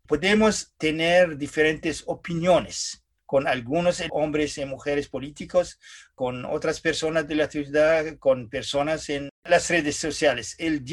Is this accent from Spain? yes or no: no; Lebanon; now in Montreal, Canada; si voy a regresar a mi pueblo, en el Líbano. Mi pueblo en el Líbano no es el mismo que yo he quitado 40 años antes.